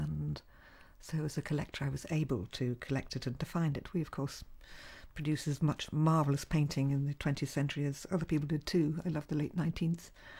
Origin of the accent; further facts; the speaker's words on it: Midlands, United Kingdom; I think I was born homesick from the sea, though I come from the Midlands.